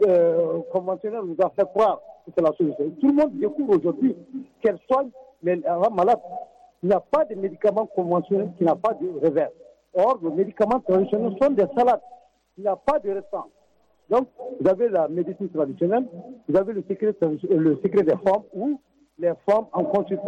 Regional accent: Timbuktu, Tombouctou, Mali; Je suis du Tombouctou. Je suis descendant d'Askia Mohamed.

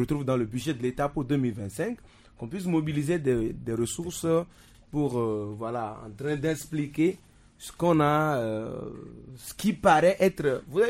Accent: Togo; moi, ce que je peux dire en tant que Togolais ici

